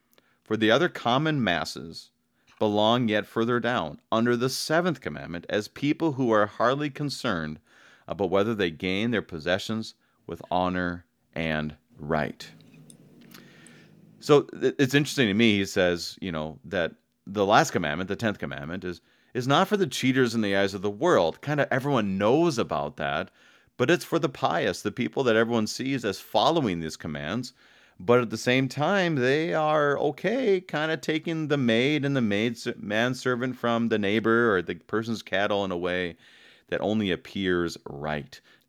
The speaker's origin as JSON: {"language": "English", "country": "United States", "said": "Ooh, I'm an American. I like freedom."}